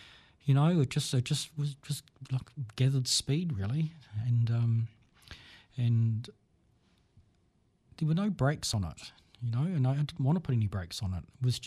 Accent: Auckland, New Zealand; I'm originally from Auckland, West Auckland, so drinking was part of our culture.

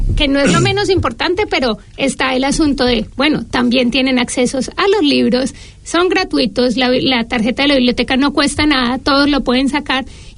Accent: Medellín, Antioquia, Colombia; moved away as an adult; now in New Zealand; soy de Medellín, Colombia. Llegué hace 7 años a Nueva Zelanda con la intención de aprender inglés desde cero

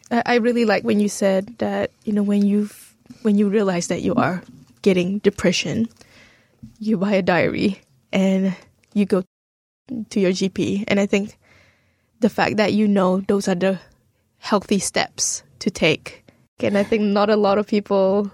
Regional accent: Malaysia; moved away; I'm from Malaysia.

